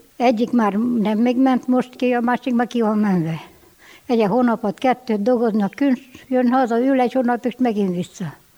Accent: Pusztakamarás, Cluj County, Romania; Jártunk minden vasárnap, mert Pusztakamaráson születtem, ódavalosi vagyok, és minden vasárnap szoktunk menni rendesen a templomba.

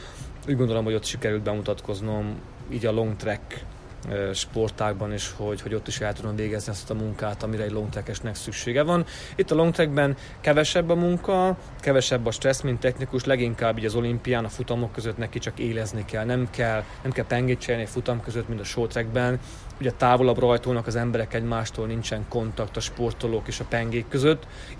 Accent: Miercurea Ciuc, Harghita, Romania; havonta 3 hetet voltam Kazasztánban, 1 hetet otthon Romániában, Csíkszeredában.

